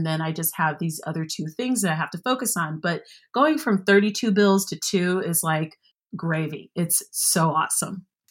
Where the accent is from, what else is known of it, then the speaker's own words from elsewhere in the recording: United States; Like, as an American, I'm in the most infected country in the world.